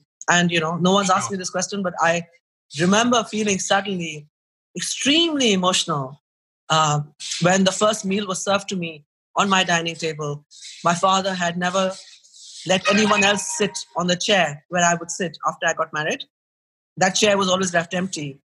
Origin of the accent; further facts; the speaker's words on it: India; I'm an Indian housewife, so this is one thing you always know. In the bazaar, my mother would always roam around and say, you know, keep an eye out and see what there's a glut of.